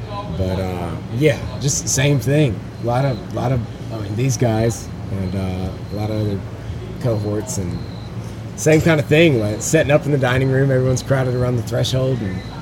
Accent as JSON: {"language": "English", "region": "Mississippi", "country": "United States", "said": "We're all from Mississippi, and we like the Mississippi shit."}